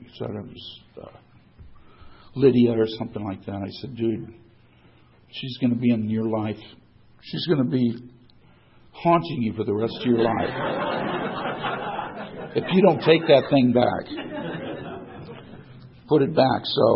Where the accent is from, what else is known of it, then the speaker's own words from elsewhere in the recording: San Diego, California, United States; I grew up right here in San Diego